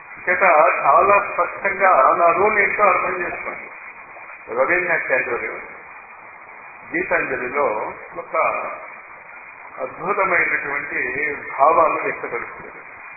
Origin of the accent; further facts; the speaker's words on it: Guntur, Andhra Pradesh, India; అప్పుడు ఇక్కడ వస్తే నేను గుంటూరు నుంచి అని చెప్తాను